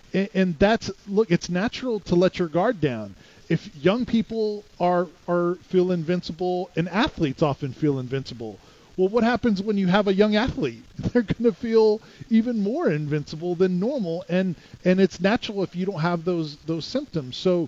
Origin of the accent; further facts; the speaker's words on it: Florida, United States; And I came from Florida, where it's seeming like the divide is greater.